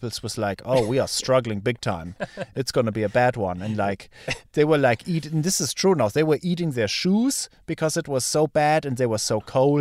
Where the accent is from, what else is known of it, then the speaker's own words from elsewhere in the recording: United States; I'm an American, but like we did not like him.